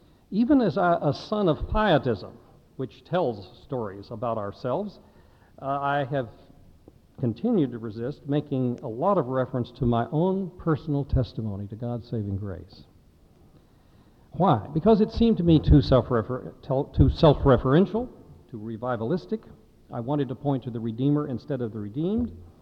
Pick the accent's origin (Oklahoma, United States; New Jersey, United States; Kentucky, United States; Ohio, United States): Oklahoma, United States; Altus; now in Wake Forest, United States; It's much like the 8,000 population town that I grew up in Altus, Oklahoma, only 12 miles from the Texas border, just north of Vernon